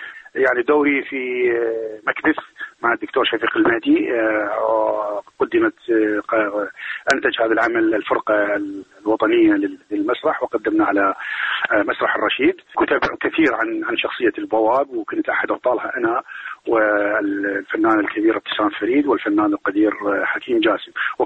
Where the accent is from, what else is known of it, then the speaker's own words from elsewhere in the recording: Jadida, Maysan, Iraq; أنا من الجنوب، من محافظة ميسان حمارة، من منطقة صغيرة جدا اسمها جديدة، ولدت هناك.